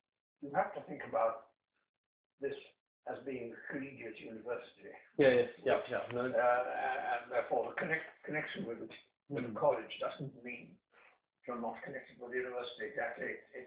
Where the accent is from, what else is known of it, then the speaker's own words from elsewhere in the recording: South Africa; I'm a South African, you see. And so I was brought up in South Africa